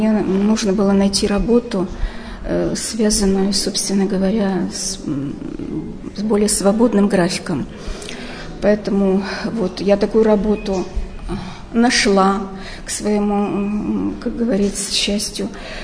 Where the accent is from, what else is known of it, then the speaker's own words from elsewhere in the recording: Revda, Sverdlovsk Oblast, Russia; born there; Родилась я в городе Ревде, Свердловской области, в семье учителей. Папа у меня был математик, мама – учитель по труду. Вот, мы уехали из Ревды, где-то мне было в 10 лет.